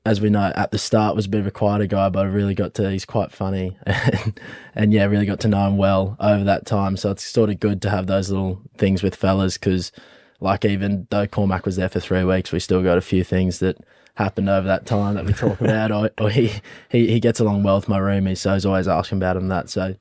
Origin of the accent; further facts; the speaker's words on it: Toowoomba, Queensland, Australia; now in Brisbane, Australia; And we're from Toowoomba